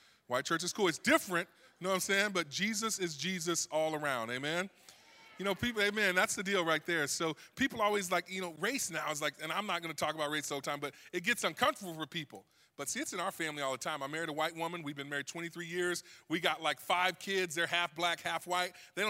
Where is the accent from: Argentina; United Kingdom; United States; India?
United States; Macomb, Illinois; I'm an Illinois boy. I grew up around here in Illinois, Macomb, Illinois. How many of you guys know where that's at? Yeah, Macomb, okay, yeah, see, one cornfield knows another. You know what's up? So we are a little small town.